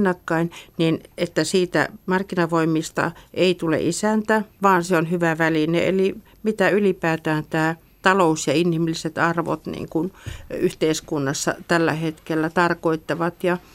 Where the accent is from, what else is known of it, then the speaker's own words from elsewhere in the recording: Kuopio, Northern Savonia, Finland; also born or lived in Keitele; Synnyin silloin sotien aikana Keiteleellä, vaikka perheemme oli asettunut asumaan Kuopion